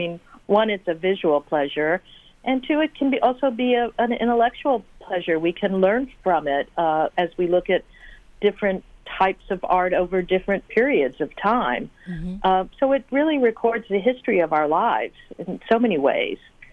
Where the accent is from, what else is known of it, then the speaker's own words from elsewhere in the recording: Texas, United States; No, I'm not. I'm originally a Texan.